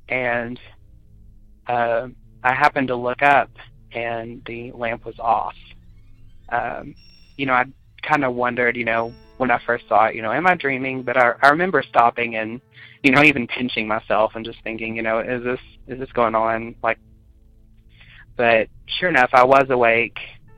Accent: Little Rock, Arkansas, United States; I am from Little Rock, Arkansas.

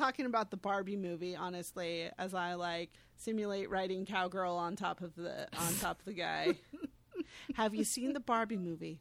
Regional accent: United States; Because I'm an American, I don't really understand the nuances of the political cabinets here

